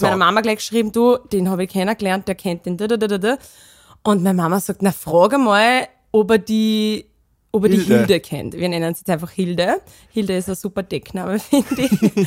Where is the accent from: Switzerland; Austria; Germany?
Austria; Graskirchen; Ich bin aus Graskirchen.